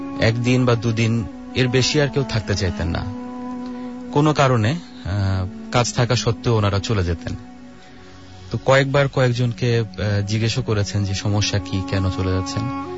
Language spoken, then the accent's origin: Bangla; Dhaka, Dhaka Division, Bangladesh; আমি নাইন মালিবাগ থেকে আসছি, আমি একটি বেসরকারি ব্যাংকে কর্মরত আছি।